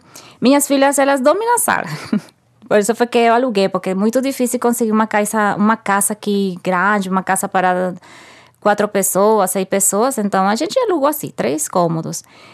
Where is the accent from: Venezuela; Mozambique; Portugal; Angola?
Venezuela; Portuguese is a second language; moved away as an adult; now in São Paulo, Brazil; Eu venho da Venezuela, tenho 35 anos. Estou aqui no Brasil já faz 18 meses. E morei na Pacaraima desde agora aqui em São Paulo, uns 8 ou 9 meses já.